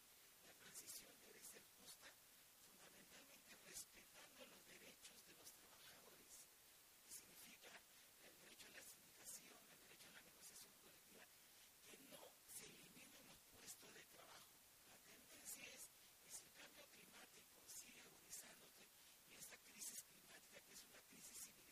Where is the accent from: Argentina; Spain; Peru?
Peru; nosotros como peruanos y peruanas sabemos de que este tema de los recursos naturales